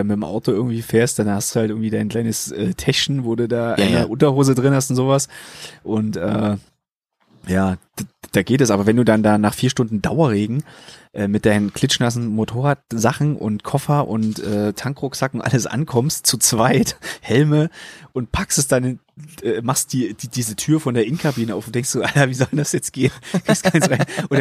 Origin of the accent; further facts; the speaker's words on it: Giessen, Hesse, Germany; ich komme aus Gießen, ich musste von Gießen erstmal bis nach Frankreich da runter